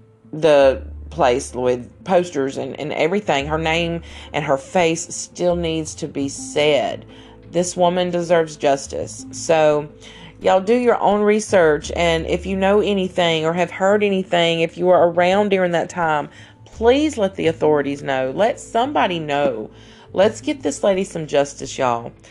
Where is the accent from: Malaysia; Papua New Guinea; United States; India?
United States; Mississippi; I have family that's from Forest. I'm from Central Mississippi and South Mississippi. I have lived all around these areas